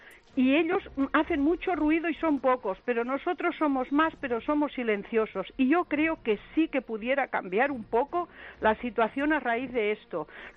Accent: Súria, Catalonia, Spain; born there; yo soy catalana de raíces, yo he nacido en Súria, un pueblo cerca de Manresa

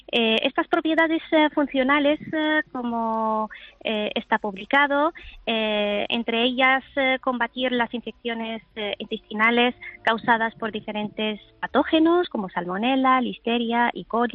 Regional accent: Morocco; now in Jaén, Spain; Bueno, vivo en Jaén, pero origen soy de Marruecos.

